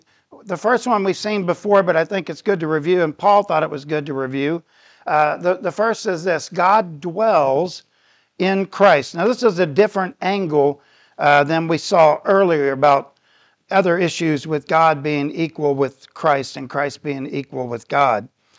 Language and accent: English; Titusville, Florida, United States; Of course, growing up in Titusville, Florida, that's Cape Canaveral. So it was really all about space when I was a kid.